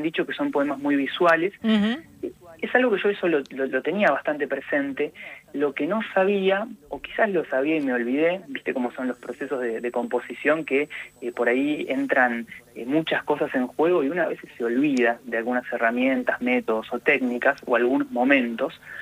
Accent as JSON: {"language": "Spanish", "region": "Santa Fe", "country": "Argentina", "said": "Los santafesinos, bueno, como cualquier habitante de nuestro país, tenemos nuestra tonada, nuestro cantito"}